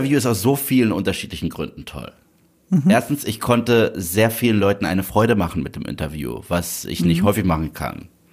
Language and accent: German; Germany; Und dann, du hörst dich nicht deutsch an. Habe ich gesagt, doch bin ich.